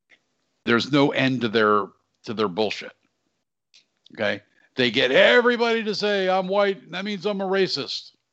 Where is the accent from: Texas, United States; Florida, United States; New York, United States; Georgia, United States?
Florida, United States; My home state of Florida.